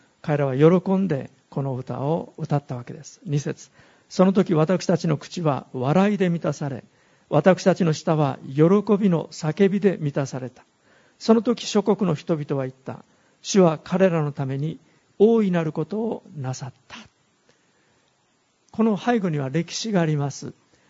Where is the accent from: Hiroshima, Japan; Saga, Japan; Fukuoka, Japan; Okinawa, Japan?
Hiroshima, Japan; 私は田舎の出身です。50キロぐらい北の方に離れたところですけども